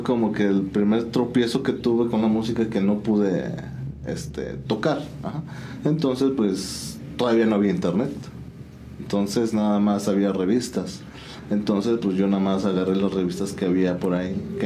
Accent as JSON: {"language": "Spanish", "town": "San Juan del Río", "region": "Querétaro", "country": "Mexico", "tie": "born or raised there", "said": "originalmente San Juan del Río, 100% sanjuanense."}